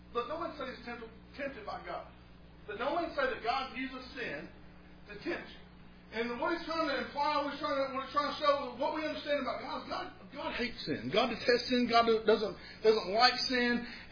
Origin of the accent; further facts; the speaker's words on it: Moorhead, Kentucky, United States; I can remember growing up in Moorhead, and I can remember walking some of these mountain creeks